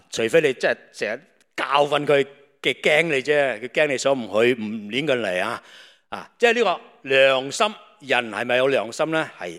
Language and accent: Chinese; China; 我们中国人很多的亲亲戚戚啊